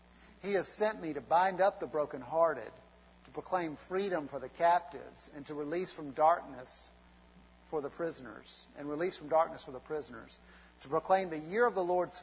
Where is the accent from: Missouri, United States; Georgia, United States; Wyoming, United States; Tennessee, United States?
Georgia, United States; Albany; is actually from my hometown in Albany, Georgia, believe it or not